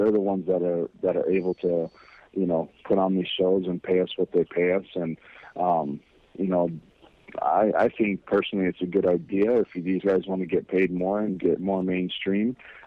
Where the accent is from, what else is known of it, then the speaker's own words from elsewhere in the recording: Hawaii, United States; We're Hawaiian, bro. I don't know about that ice skating.